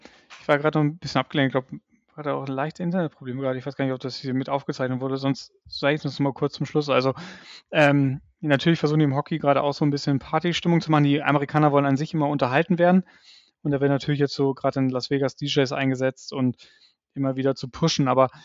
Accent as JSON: {"language": "German", "region": "Northern Germany", "country": "Germany", "said": "Also wir kommen ja auch bekanntlich aus Norddeutschland"}